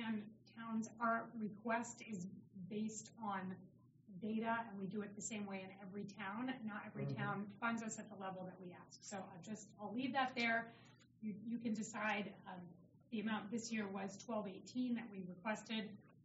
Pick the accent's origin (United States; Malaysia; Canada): United States; Wilmington; And I know I'm from Wilmington, and we saw the same thing.